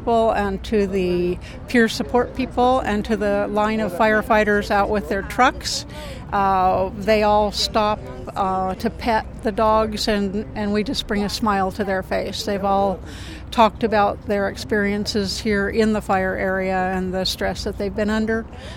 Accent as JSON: {"language": "English", "town": "Rescue", "region": "California", "country": "United States", "said": "I'm from Rescue California, and this is my therapy dog, Chuck."}